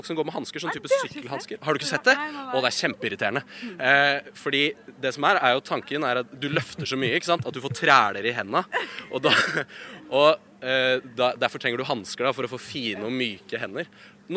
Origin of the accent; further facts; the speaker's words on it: Oslo, Norway; kommer fra Oslo-området